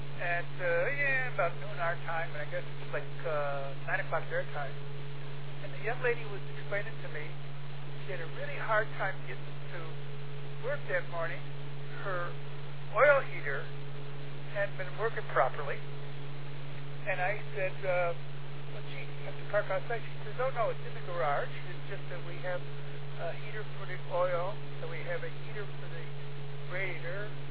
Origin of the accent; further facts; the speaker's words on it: New York, United States; also born or lived in Buffalo; I was born in Buffalo, moved to central New York State, and when I moved out here, I'm the only guy that had snow chains.